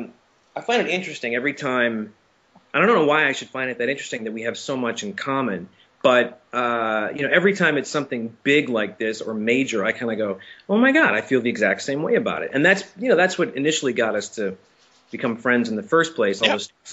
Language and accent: English; St. Paul, Minnesota, United States; now in Los Angeles, United States; I live in Los Angeles, but I was not born here. I did not grow up here. I was born in St. Paul, Minnesota, you know, grew up in the Twin Cities.